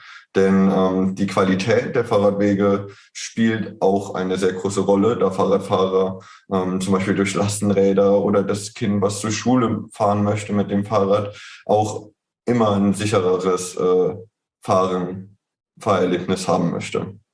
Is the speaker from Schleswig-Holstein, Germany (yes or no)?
no; Mainz, Rhineland-Palatinate, Germany; ich komme aus Mainz und die Kernfrage war